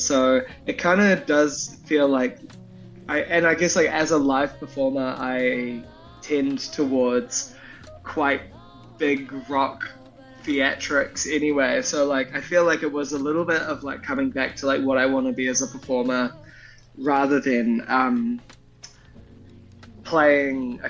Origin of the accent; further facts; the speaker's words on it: New Zealand; now in Melbourne, Australia; I'm living in Melbourne. I'm quite far from the New Zealand music community